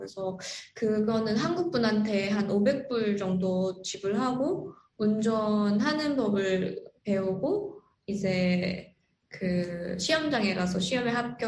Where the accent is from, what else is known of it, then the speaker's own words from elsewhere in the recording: North Korea; now in South Korea; 그때 당시 제가 고등학교 북한에서 온 지도 얼마 안 됐고